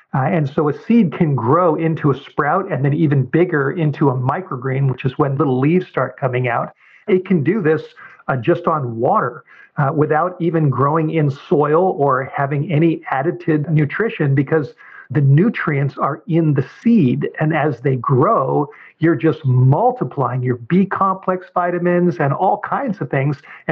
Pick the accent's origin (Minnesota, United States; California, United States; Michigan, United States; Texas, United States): California, United States; Hollywood Hills; I grew up in the Hollywood Hills in Southern California. I'm 61 years old, and I grew up in a Jewish home that was very secular.